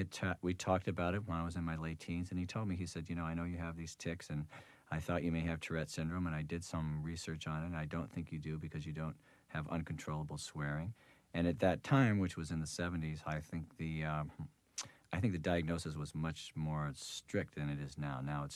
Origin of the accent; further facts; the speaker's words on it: New Orleans, Louisiana, United States; also born or lived in Memphis / Berkeley; I grew up in Memphis for a while and in New Orleans. And when I was about 10, we moved to Berkeley, California.